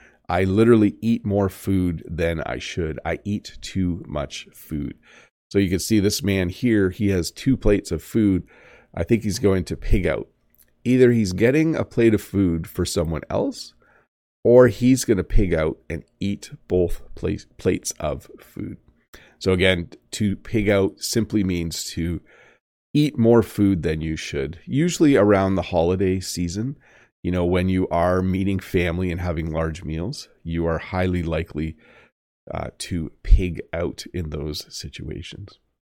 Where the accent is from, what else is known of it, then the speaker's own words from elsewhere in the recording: Canada; As a Canadian, I'm pretty good at walking on snow and ice.